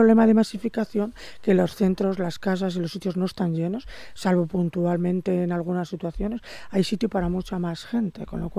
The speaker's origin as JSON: {"language": "Spanish", "region": "Asturias", "country": "Spain", "said": "no es lo mismo verlo en Avilés que verlo en el suroccidente, de donde vengo yo."}